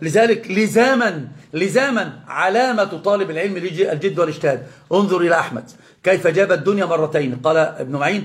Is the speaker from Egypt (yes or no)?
yes; Egypt; وإذا سمع أخرج عندنا في مصر المثل العظيم حكماء أجدادي وجداتي